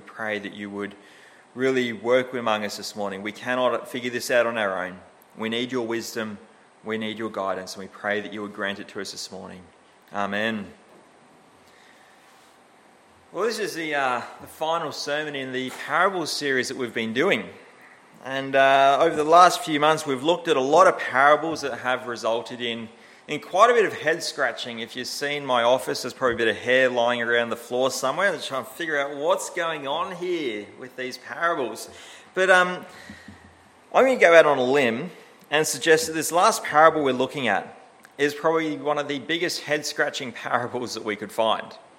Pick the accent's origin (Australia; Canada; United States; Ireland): Australia; And as an Australian, I tend to struggle when somebody tells me to be aware.